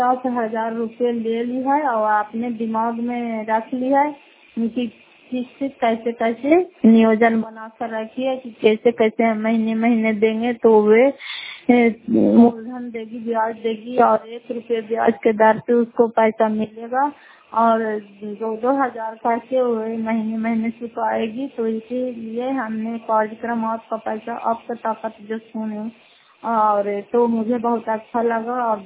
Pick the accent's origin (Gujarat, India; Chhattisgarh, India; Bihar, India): Bihar, India; Fatehpur; घर फतेहपुर पंचायत मकरौता जिला नालंदा, सराय कचरा ब्लॉक के निवासी हूँ।